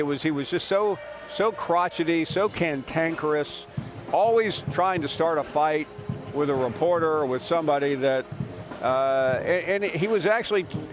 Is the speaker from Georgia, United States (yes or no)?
no; Memphis, Tennessee, United States; I grew up in Memphis. My family, we were devoted fans of the local team there.